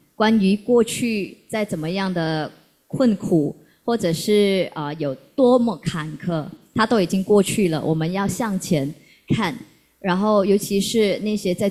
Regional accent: Malaysia; 那我很注重的就是我们马来西亚人应该看回我们马来西亚有一些怎么样的乐器

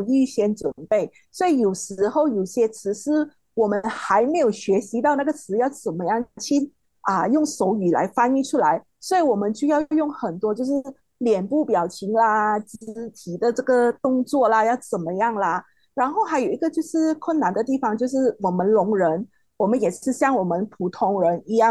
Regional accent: Malaysia; 我们马来西亚这边，它就会掺很多，像 Rojak， 像我们听人讲话也是有时都不是很完整的，可以讲一句华语就是完成，就是掺一起，有掺客话啦、福建啦什么一样的。

